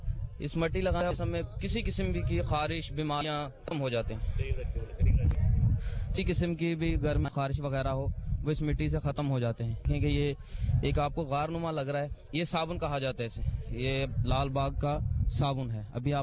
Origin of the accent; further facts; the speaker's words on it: Faisalabad, Punjab, Pakistan; تو میں فیصل آباد سے آیا, فیصل آباد کا, تو پھر میں یہاں پر آیا.